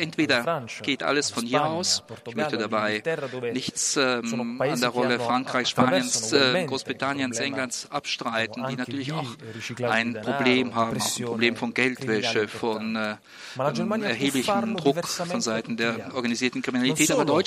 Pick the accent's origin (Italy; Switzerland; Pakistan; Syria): Italy; ich bin als Italiener stolz darauf, erzählen zu können